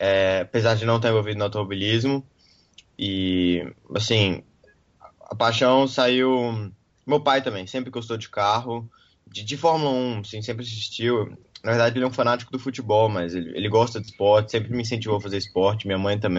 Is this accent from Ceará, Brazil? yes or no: no; Belo Horizonte, Minas Gerais, Brazil; eu sou de Belo Horizonte, eu também comecei a correr em Belo Horizonte, tudo, vivi toda, praticamente toda a minha infância lá.